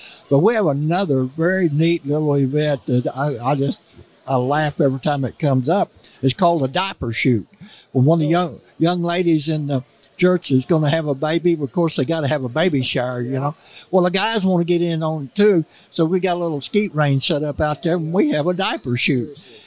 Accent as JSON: {"language": "English", "region": "Missouri", "country": "United States", "said": "I come from the Missouri Boot Hill. And, of course, born in 49 and all we had was rabbits and squirrels and coons to hunt, you know."}